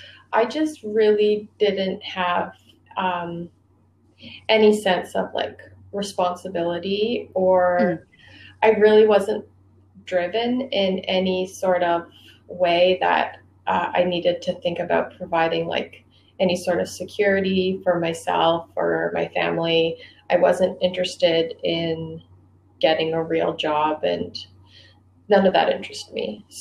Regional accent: Calgary, Alberta, Canada; I grew up in Calgary, and so I was always really drawn to animals and the environment and stuff like that.

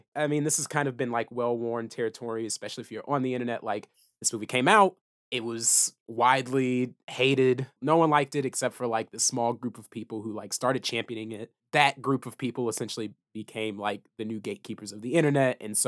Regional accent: Midwest, United States; just had a very different like culture, like art culture upbringing than I did, because I grew up in the Midwest.

